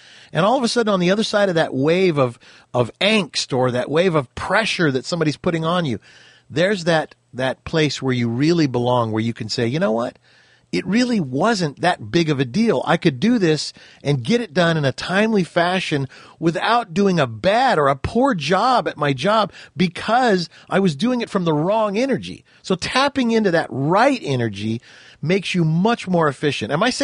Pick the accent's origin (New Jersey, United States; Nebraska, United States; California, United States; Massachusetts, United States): California, United States; Ventura; Now, when I grew up in Ventura, California on the beach, and I was a surfer kid.